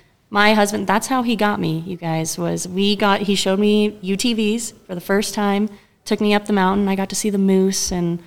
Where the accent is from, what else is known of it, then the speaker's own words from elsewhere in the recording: California, United States; because I grew up in California, and yeah, I can go to Tahoe and stuff